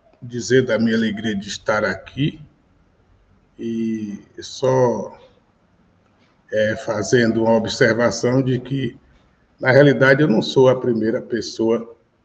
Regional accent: Bahia, Brazil; now in São Paulo, Brazil; Academia de Letras da Bahia, a minha terra natal.

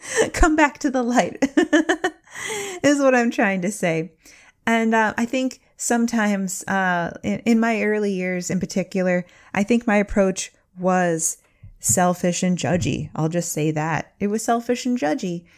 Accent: Midwest, United States; accent: Midwestern; I hope my Midwestern accent didn't get in the way.

